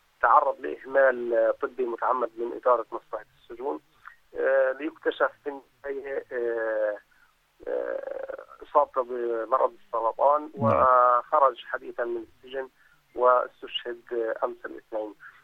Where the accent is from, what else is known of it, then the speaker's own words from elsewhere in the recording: Palestine; مؤلم لنا كفلسطينيين وعرب ومسلمين،